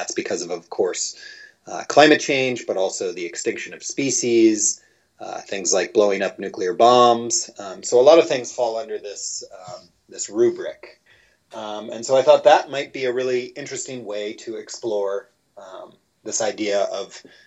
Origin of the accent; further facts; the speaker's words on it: Midwest, United States; I'm originally from the Midwest, and so I could see what kind of planting out the entire middle part of the United States in corn did to the environment.